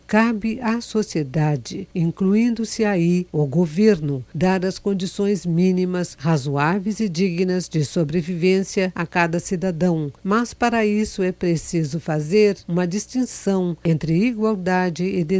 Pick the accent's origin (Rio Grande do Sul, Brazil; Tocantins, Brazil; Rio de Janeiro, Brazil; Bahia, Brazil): Tocantins, Brazil; Araguacema; não apenas a saudade da minha terra natal, Araguacema